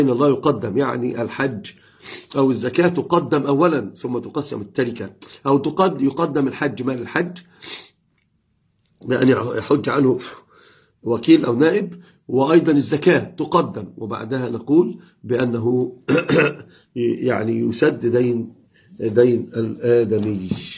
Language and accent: Arabic; Fez, Fès-Meknès, Morocco; أنا فاسي تزاب.